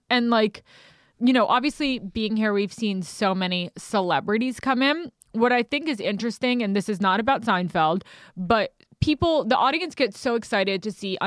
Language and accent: English; New York, United States; Maybe he responded in that tone to me, but I didn't see it because I'm from New York.